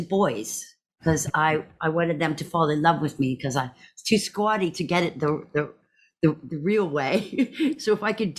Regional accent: Texas, United States; born there; So I was born in Texas to a Scottish psychiatrist and a Southern Texas sort of socialite.

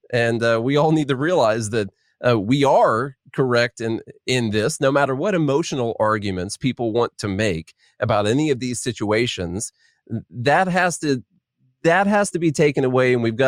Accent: Illinois, United States; now in Nashville, United States; I'm from just probably 20 minutes away from the border on the south side. So I am from Illinois, but I did flee there and go to Nashville about 10 years ago.

